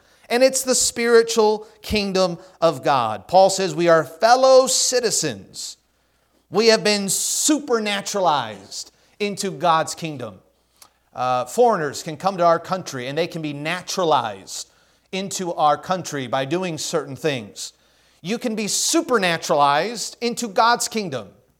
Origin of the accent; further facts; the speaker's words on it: United States; Now, I am thankful that I am an American.